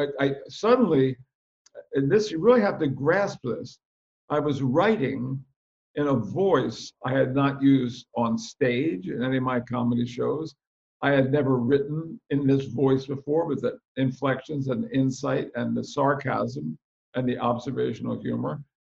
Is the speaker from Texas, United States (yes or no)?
no; Philadelphia, Pennsylvania, United States; also born or lived in North Carolina; So my career started in Philadelphia, my hometown. Then I went down to North Carolina